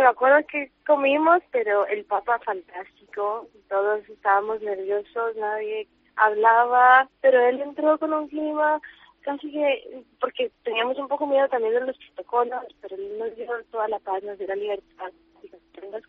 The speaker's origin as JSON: {"language": "Spanish", "country": "Colombia", "said": "Yo soy de Colombia"}